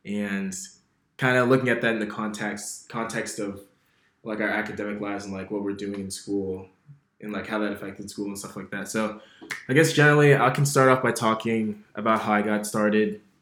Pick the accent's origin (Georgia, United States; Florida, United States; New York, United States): Florida, United States; Orlando; So I'm from Orlando, Florida.